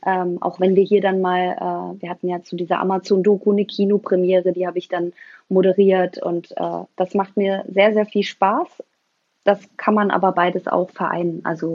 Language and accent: German; Mainz, Rhineland-Palatinate, Germany; Ja, ich komme aus Mainz, Rheinland-Pfalz, genau, ja.